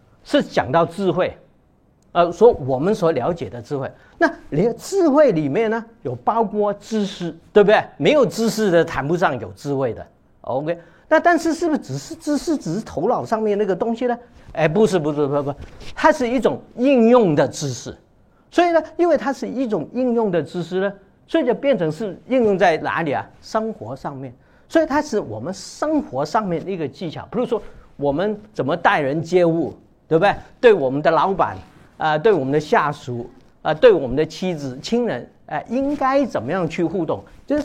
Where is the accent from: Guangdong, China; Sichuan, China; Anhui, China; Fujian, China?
Guangdong, China; 另外我们广东人喜欢讲醒目